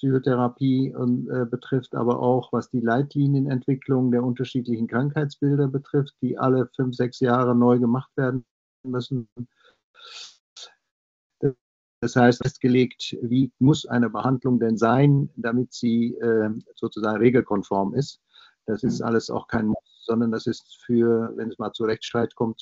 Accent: Belgium; Du hast auch gesagt, ich bin Belgier, das stimmt auch und bin ich es auch geblieben.

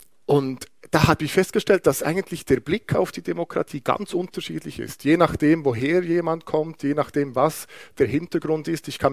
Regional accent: Bern, Switzerland; Ich bin ja Berner, ich bin hier aufgewachsen

